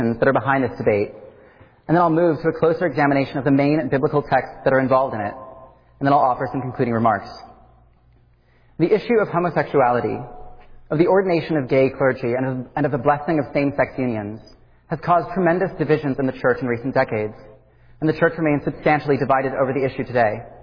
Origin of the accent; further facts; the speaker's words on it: Wichita, Kansas, United States; I was born and raised here in Wichita, in a loving Christian home and in a church community that holds to the traditional interpretation of Scripture on this subject.